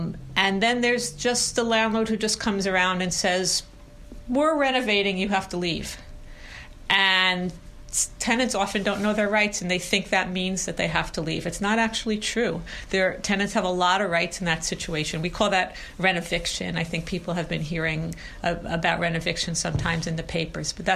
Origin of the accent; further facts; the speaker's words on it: New York, United States; now in Montreal, Canada; I'm from New York, where things also are very dysfunctional, but in different ways.